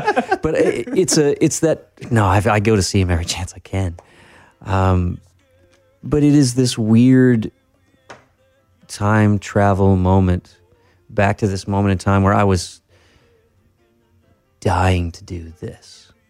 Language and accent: English; Tennessee, United States; Well, yeah, I grew up in Tennessee from 3 to 17, yeah.